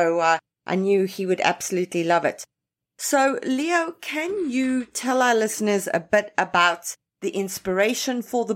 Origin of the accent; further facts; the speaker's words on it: South Africa; now in Toronto, Canada; I was born and raised in South Africa, grew up there. And in South Africa, there's a lot of land.